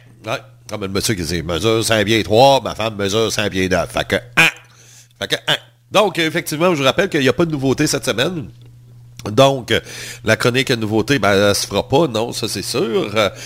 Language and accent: French; Canada; parce que je suis Canadien, ben, je le dois.